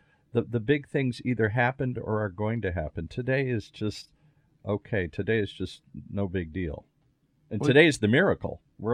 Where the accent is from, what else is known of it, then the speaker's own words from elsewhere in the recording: Ireland; I'm Irish. I always look at things as the glass is half empty. I'm sorry. That's the curse that I was brought up in.